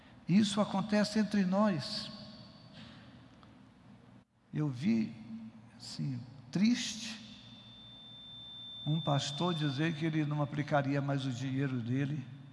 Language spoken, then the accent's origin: Portuguese; Northeast Region, Brazil; Mas ele me irritou, porque eu sou nordestino.